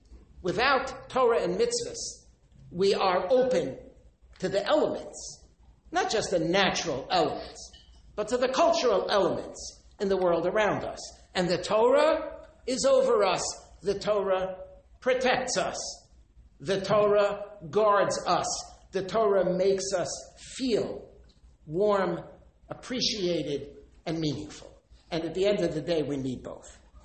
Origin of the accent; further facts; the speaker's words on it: United States; We're American yeshiva bachrim. It's tough. I was born in America. I grew up in America.